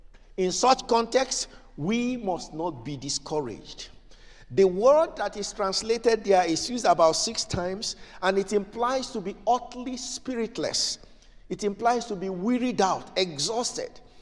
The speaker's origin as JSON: {"language": "English", "country": "Nigeria", "tie": "born or raised there", "said": "In my village, as a little boy growing up in Igbo land in Nigeria, we call them town criers."}